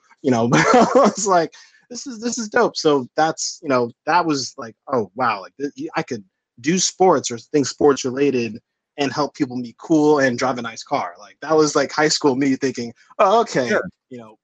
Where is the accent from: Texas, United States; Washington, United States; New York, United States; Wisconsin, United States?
New York, United States; Manhasset; So I grew up in Long Island, in a little town called Manhasset, New York, in Long Island, on the island, as we say